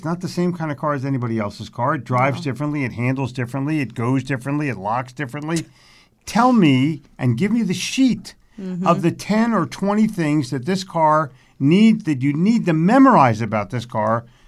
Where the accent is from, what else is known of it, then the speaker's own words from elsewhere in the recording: Haddonfield, New Jersey, United States; also born or lived in Cherry Hill; Because I grew up in Haddonfield and Cherry Hill.